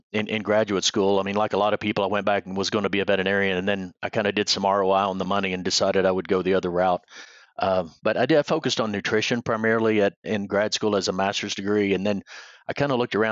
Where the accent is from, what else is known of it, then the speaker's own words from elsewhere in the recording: Texas, United States; now in Colorado, United States; Sure. Yeah, I grew up in Texas, managed a ranch on the border for a time, and then went to grad school at Texas A&M. But yeah, native Texan.